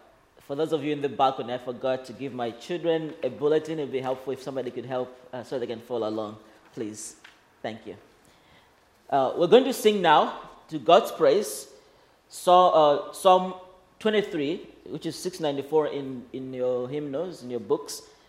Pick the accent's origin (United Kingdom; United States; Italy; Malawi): Malawi; now in Toronto, Canada; We came to Toronto in December of last year. I was born in Malawi. That's my original home, and grew up there in the Presbyterian Church that has its roots in the Dutch Reformed Church of South Africa.